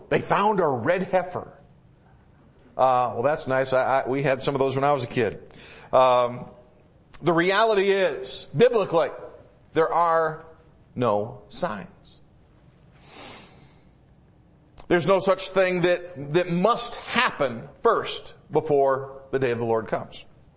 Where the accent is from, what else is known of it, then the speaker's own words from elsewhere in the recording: Michigan, United States; moved away; I grew up in Michigan. I've been here for over half my life, but I grew up in Michigan.